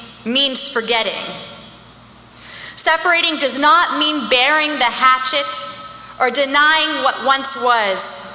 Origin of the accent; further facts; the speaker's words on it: California, United States; You see, I'm from Orange County. My parents live less than an hour away, less than 60 miles away from the streets of Westwood.